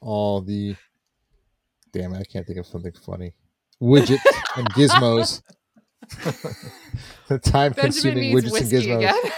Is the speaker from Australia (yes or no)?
yes; Australia; I'm from Australia, like, and they do things upside down.